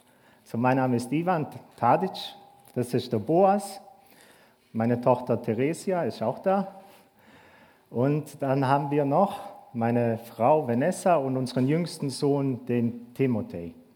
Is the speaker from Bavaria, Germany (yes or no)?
no; Bad Urach, Baden-Württemberg, Germany; also born or lived in Croatia; ich bin in Kroatien zwar geboren, aber in Deutschland aufgewachsen, in Bad Urach, wenn das jemand kennt.